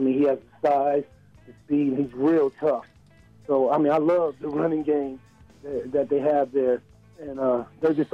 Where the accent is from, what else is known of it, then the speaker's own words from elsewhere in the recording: Harrisburg, Pennsylvania, United States; LeSean McCoy, he's doing great things in Harrisburg, my hometown, and in Philly as well.